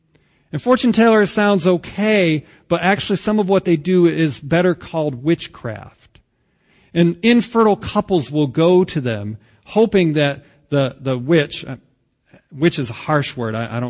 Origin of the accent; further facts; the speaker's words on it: New England, United States; And I'm from New England, which means I'm skeptical and cynical of any kind of number like that.